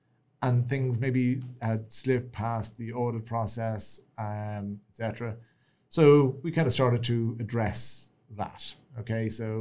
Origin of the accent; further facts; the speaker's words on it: Ireland; I suppose the fact that I'm Irish and I'm stubborn